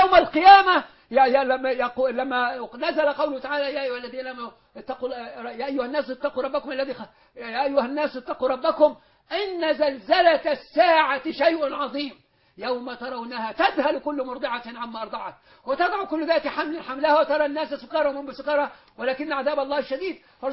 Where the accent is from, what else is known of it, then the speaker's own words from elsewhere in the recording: Egypt; إحنا أبناء مصر